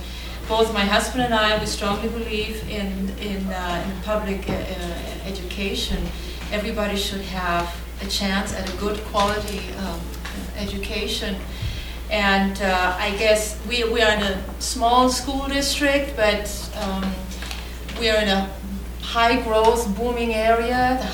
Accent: Spain; accent: German; English is a second language; And the accent you hear is German. I'm German, but born and raised in Spain.

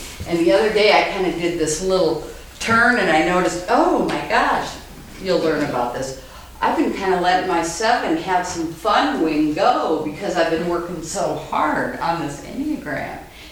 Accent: Des Moines, Iowa, United States; I'm from Des Moines, Iowa.

